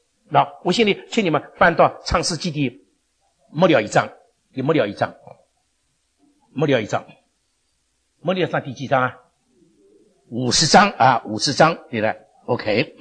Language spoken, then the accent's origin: Chinese; Shanghai, China; 我们上海人最不喜欢听见这个字"死"这个字。哎呀，我曾经在上海的那个香港的那个教会里面呢，大半的人都是上海人，所以为着这样的缘故，我广东话学不好。